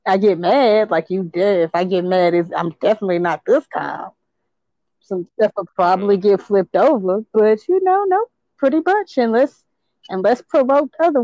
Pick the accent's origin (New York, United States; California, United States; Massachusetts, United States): California, United States; Los Angeles; now in Dallas, United States; I'm in Dallas. Yeah, I live in Dallas. I'm from California. From L.A.